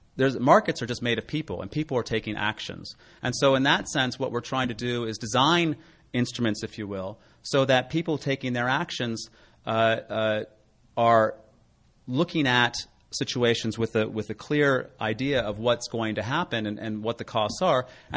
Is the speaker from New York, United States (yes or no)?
no; San Francisco, California, United States; I'm from San Francisco, but I missed the local news.